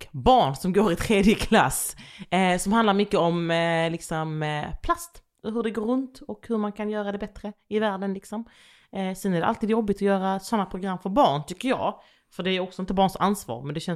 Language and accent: Swedish; Jönköping, Jönköping County, Sweden; also born or lived in Västervik; Och där föddes jag.